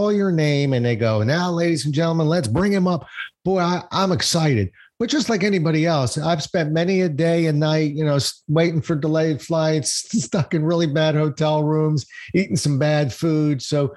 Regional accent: Silver Spring, Maryland, United States; I've never lived more than 20 minutes from where I was born. So I was born in Silver Spring, Maryland, of all places.

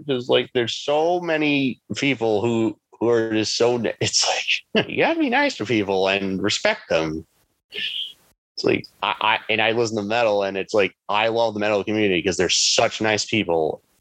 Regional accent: California, United States; also born or lived in Minneapolis / Michigan; I would definitely say grew up in California, early childhood. It was like California. And then a couple years later, we moved to Minneapolis for like 2 years. Then we stuck in Michigan for about 8 years. And then we moved back to Cal.

